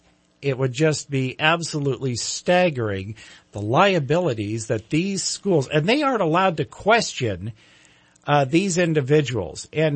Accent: California, United States; When I told people I was from Northern California, they say, oh, San Francisco? No. Fresno? No.

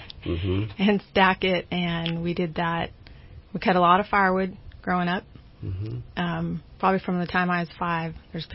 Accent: Cottonwood, United States; I was born in Cottonwood. Yes, I realize there's no hospitals there, but a next-door neighbor delivered me for $100. So that's my roots, Cottonwood.

